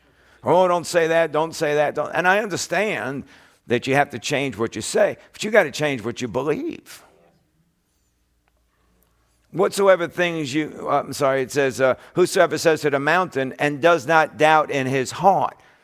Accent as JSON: {"language": "English", "region": "New York", "country": "United States", "tie": "born or raised there", "said": "I never heard that growing up in New York."}